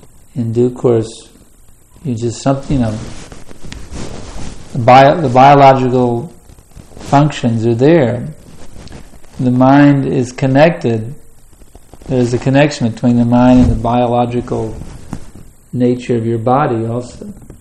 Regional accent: United States; I've mixed so freely with men growing up in American culture

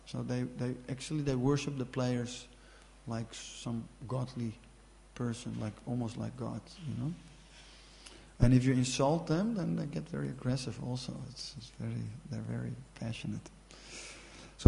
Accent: Amsterdam, North Holland, Netherlands; I'm from Amsterdam, so many people, they are a fan of this football club, Ajax

